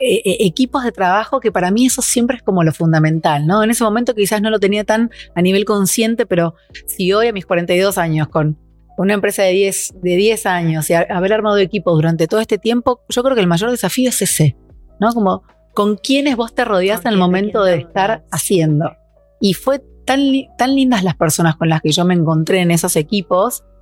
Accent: Buenos Aires, Argentina; yo vengo de La Boca, vengo desde un lugar como de, donde en realidad esto, el hambre de hacer y de probar y de salir de ese espacio también está dentro mío

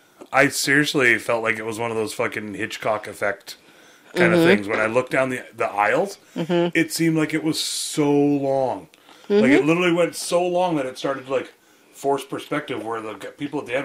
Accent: Canada; We're Canadian, right?

